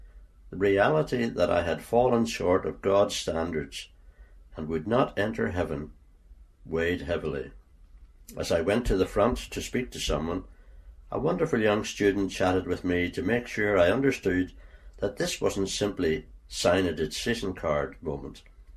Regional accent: Lisburn, Northern Ireland, United Kingdom; also born or lived in South Africa; Although I am from Lisburn, our last home in South Africa was in a rural area quite similar to Strahd.

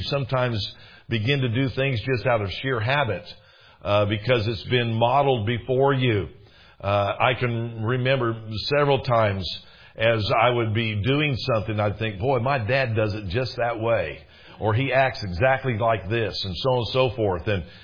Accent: United States; now in Canada; since we're originally from the States, don't hold that against me now, but we'd be out fishing there in Pointe du Bois

